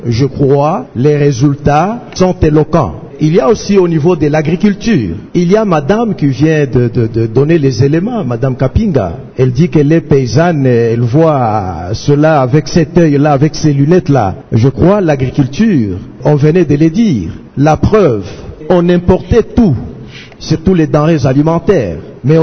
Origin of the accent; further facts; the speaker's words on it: Manono, Tanganyika, DR Congo; Soyez certains, parce que moi-même, je suis de Manono.